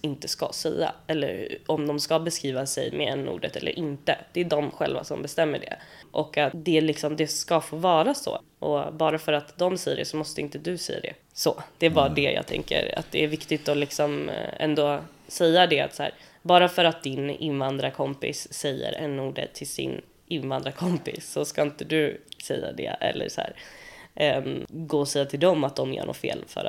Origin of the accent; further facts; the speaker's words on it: Sweden; born there; jag är ju född i Sverige. Bara för att mina föräldrar inte pratade svenska när de kom hit. Så till exempel när de hämtade mig, min mamma kunde prata spanska.